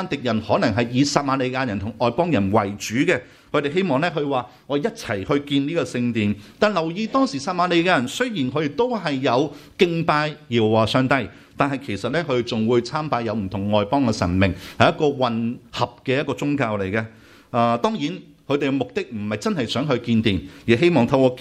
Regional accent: Hong Kong; 我們其實香港人呢就很明白這種感受，因為呢其實我們都是在一個叫 叫做英國殖民地長大，是吧？我們過去的成長都是英國殖民地長大

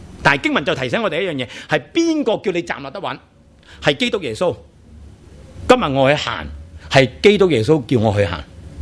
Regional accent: China; 呢个同我哋中国人择日子同一个意味嘅。

